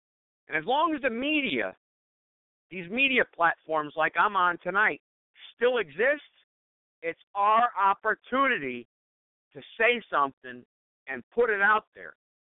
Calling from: Reidsville, North Carolina, United States; Well, I'm calling from Reidsville, North Carolina. I live in Reidsville

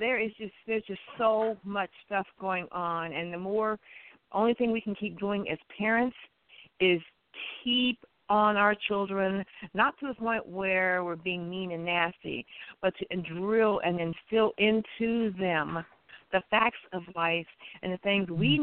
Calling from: Columbus, Ohio, United States; I'm calling from Columbus, Ohio.

